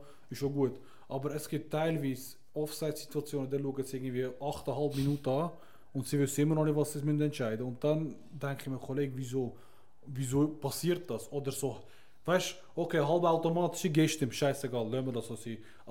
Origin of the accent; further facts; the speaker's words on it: Turkey; German is a second language; das ist so nur bei uns in Türkei ist das so.